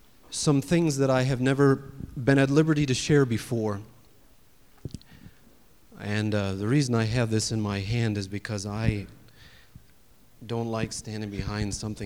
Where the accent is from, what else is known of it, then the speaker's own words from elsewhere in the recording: Kenosha, Wisconsin, United States; She's from Long Island, New York. I'm from Kenosha, Wisconsin.